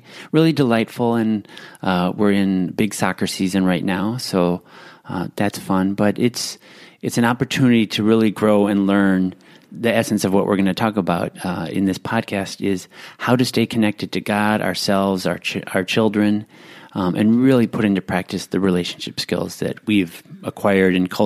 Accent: Midwest, United States; also born or lived in Milwaukee / Chicago; now in Los Angeles, United States; So I grew up in the Midwest, was born in Milwaukee, then spent a lot of time in Chicago, and then I came to L.A. where I met my wife.

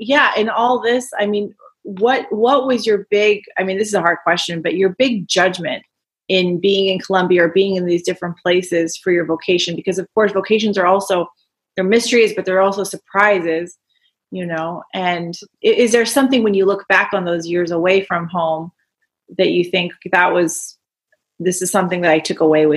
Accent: United States; I was struck by the poverty and also the generosity of the poor, coming as an American.

